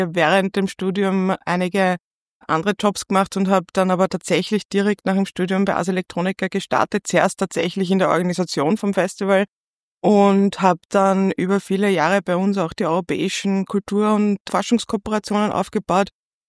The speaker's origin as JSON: {"language": "German", "town": "Linz", "region": "Upper Austria", "country": "Austria", "tie": "born or raised there", "said": "ich bin in Linz aufgewachsen. In der Pfarrgasse in Linz"}